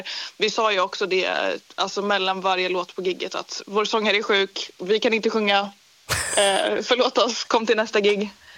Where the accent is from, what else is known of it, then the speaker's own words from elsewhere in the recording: Stockholm, Stockholm County, Sweden; Jag är 22 år och jag kommer från Stockholm.